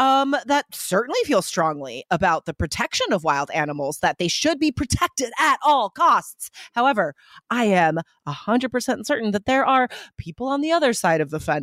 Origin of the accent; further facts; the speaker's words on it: United States; I am from the United States